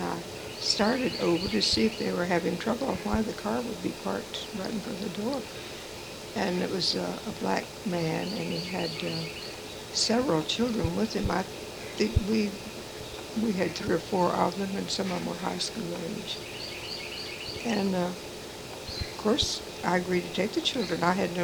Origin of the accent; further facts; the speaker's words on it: Fulton, Mississippi, United States; now in Elfers, United States; We came from Fulton, Mississippi, which is up just a few miles from the Alabama, state of Alabama, and also and from the state of Tennessee. We're right in the corner. So rather, I can't say mountainous, but hilly.